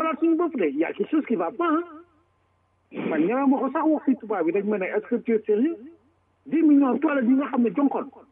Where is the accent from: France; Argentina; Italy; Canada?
Canada; même si je suis canadien, je suis d'origine sénégalaise.